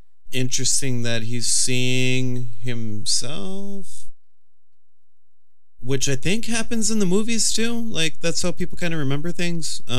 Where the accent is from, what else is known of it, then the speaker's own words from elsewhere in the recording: United States; It's just hard because I'm not, you know, we're very American, so we have a hard time.